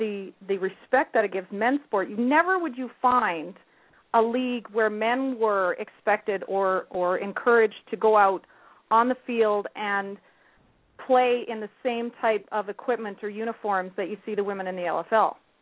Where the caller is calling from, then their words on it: Calgary, Alberta, Canada; I'm calling from Calgary.